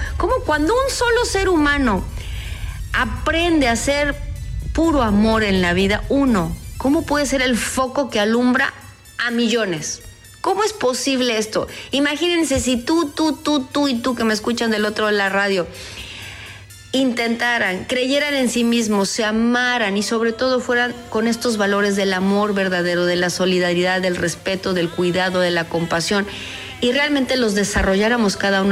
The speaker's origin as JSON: {"language": "Spanish", "country": "Mexico", "said": "Así somos los mexicanos"}